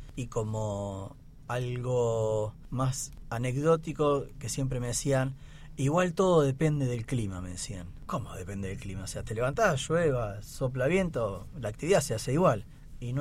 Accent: Tierra del Fuego, Argentina; born there; estar acá es muy fuerte para mí porque estoy volviendo a donde nací

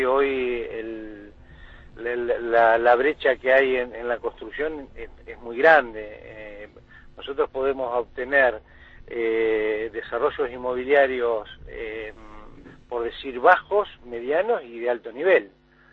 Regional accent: Viedma, Río Negro, Argentina; si nosotros que somos de Viedma de toda la vida

